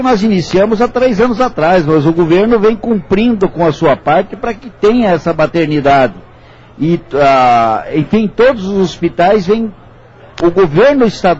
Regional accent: Brazil; Eu torço como brasileiro que eles acertem o mais rápido possível.

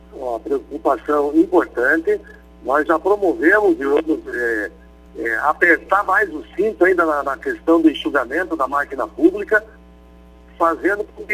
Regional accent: Mafra, Santa Catarina, Brazil; Na verdade, eu sou natural de Mafra, aqui, que tem a mesma situação. Mafra é vermelho, né, de Pisa. Mas já estou há mais de 30 anos aqui na cidade já, né?

